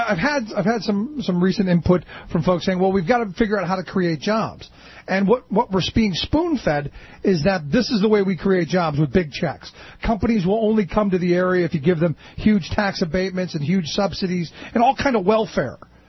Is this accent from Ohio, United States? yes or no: yes; Cleveland, Ohio, United States; where I grew up in Cleveland, we had a mayor who ended up being governor